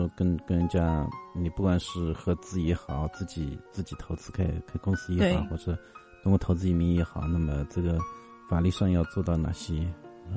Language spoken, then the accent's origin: Chinese; Hangzhou, Zhejiang, China; 我说我是杭州来的